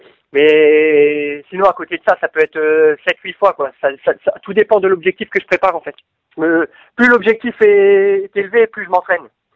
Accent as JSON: {"language": "French", "region": "Grand Est", "country": "France", "said": "j'ai commencé avec les championnats départementaux de cross chez moi en Alsace en janvier 1998."}